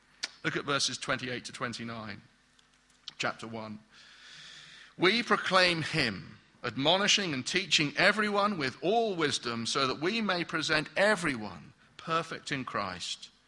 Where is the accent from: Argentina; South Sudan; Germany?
Germany; moved away as an adult; now in Bristol, United Kingdom; When we first moved to Bristol, about 9 years ago now, we came from Germany and we didn't have a car.